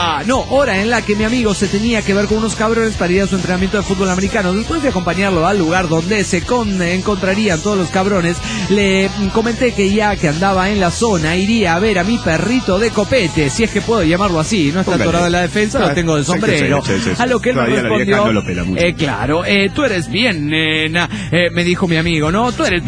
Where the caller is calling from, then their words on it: San Nicolás de los Garza, Nuevo León, Mexico; de San Nicho, México.